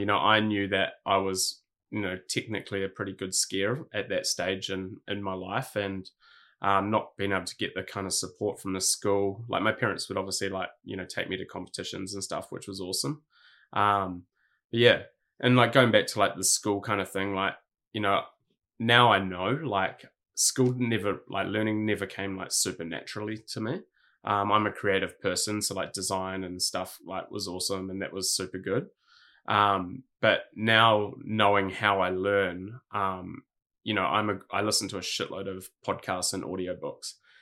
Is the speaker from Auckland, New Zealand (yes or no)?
no; Hawke's Bay, New Zealand; Yeah, so like I grew up in Hawke's Bay in New Zealand, which is kind of like a small town on the east coast of New Zealand.